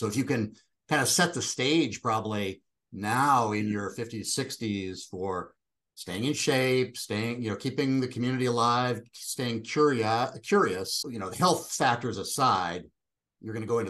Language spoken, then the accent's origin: English; Minnesota, United States; now in California, United States; I'm originally from Minnesota. And I think one of the things about Midwesterners, we're usually kind of cynical about this stuff. I live in California now